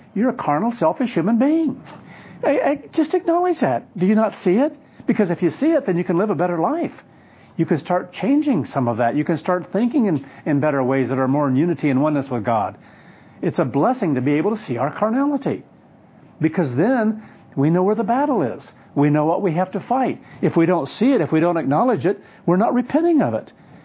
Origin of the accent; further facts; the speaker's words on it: Kansas, United States; when we're in Kansas, when I grew up in Kansas